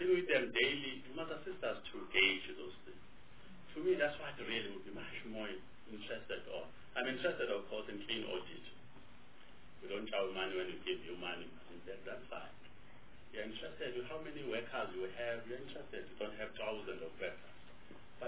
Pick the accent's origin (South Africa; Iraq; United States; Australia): South Africa; That I'm a South African, I'm born in this country, I may be African, I may be Indian, I may be colored, I may be white